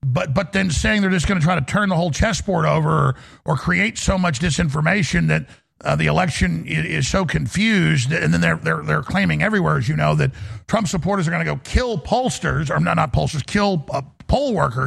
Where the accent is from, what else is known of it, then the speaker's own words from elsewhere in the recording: United States; And I'm just a dad. I'm just an American.